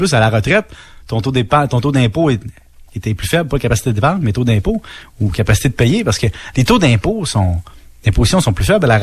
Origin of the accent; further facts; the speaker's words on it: Salaberry-de-Valleyfield, Quebec, Canada; Moi, je viens de Valleyfield, tu comprends?